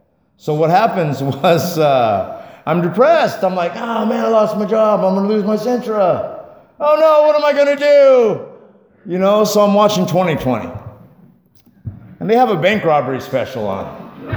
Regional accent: Fowler, California, United States; And I go to a party in my hometown of Fowler, California.

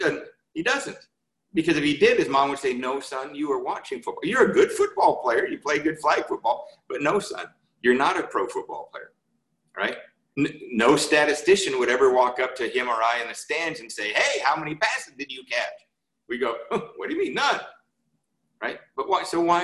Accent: Seattle, Washington, United States; I'm from Seattle, so of course we're Seahawks fans.

